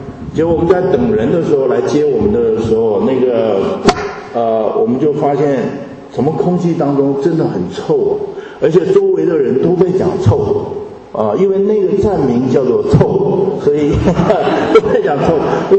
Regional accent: Harbin, Heilongjiang, China; 我说我介绍我是哈尔滨人啊，我是哈尔滨人。

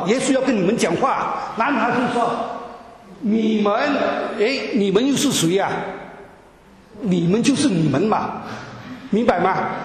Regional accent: Malaysia; now in United States; 我自己是从马来，我本身是马来西亚人啊。1981年移民到美国，到今天就差不多37年了哈，37年哈。所以我的普通话有一点点不是很好啊。

